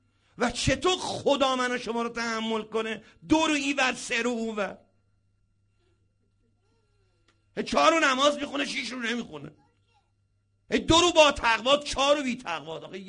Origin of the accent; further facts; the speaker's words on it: Iran; ما ایرانی هستیم و مسلمونیم